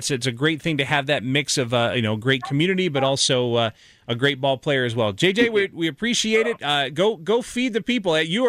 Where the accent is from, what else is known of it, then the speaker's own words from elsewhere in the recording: Atlanta, Georgia, United States; I miss good southern cooking. There's no doubt. As an Atlanta native